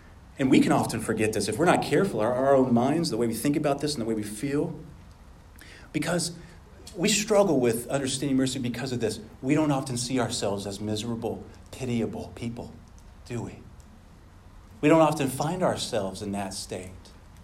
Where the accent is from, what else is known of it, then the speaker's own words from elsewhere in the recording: Midland, Texas, United States; I used to have a pastor back in Midland. I'm originally from Midland